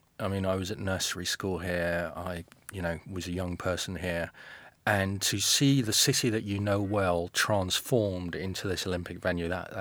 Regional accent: London, United Kingdom; That's what really surprised me as a Londoner.

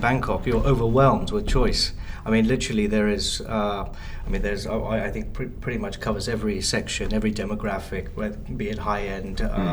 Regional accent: England, United Kingdom; growing up in England

